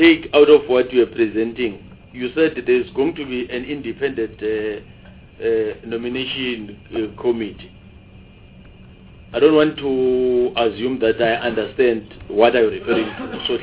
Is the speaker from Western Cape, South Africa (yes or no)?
no; Mpumalanga, South Africa; I'm from Mpumalanga.